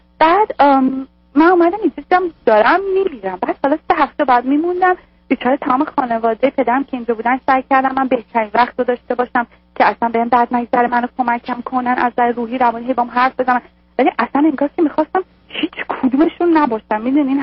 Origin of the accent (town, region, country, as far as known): Iran; moved away as an adult; now in United States